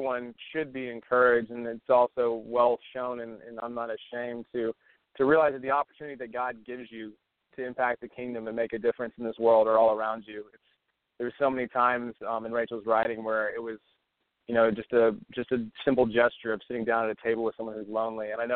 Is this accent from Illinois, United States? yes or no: no; Nashville, Tennessee, United States; now in Los Angeles, United States; Well, I'm from Nashville, Tennessee, but I've moved to Los Angeles 3 years ago. So I've been out here, I live here full-time.